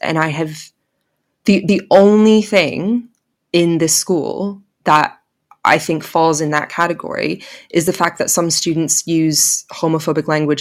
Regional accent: Canada; also born or lived in Bahamas; now in United Kingdom; when I came over here from Canada and the Bahamas many years ago.

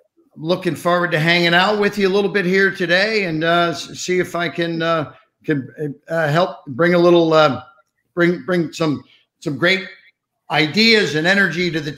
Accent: Cincinnati, Ohio, United States; I grew up in Cincinnati, Ohio, which is not a big city. It was, you know, sort of a blue collar area.

